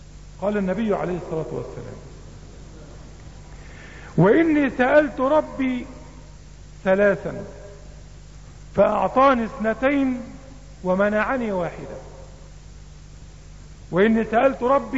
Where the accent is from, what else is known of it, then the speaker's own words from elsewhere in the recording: Egypt; وفي بلادنا مصر حدث أكثر مما حدث في بلاد العالم